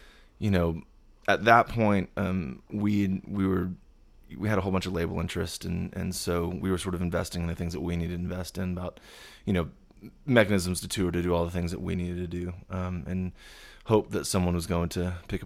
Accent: Southlake, Texas, United States; I grew up, in a small town called Southlake. Right in between Dallas and Fort Worth, up in the DFW Metroplex

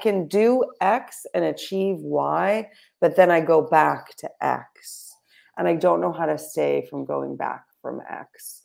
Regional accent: Florida, United States; I'm from Florida, where when there's a hurricane, it's like, we're not allowing you to come in.

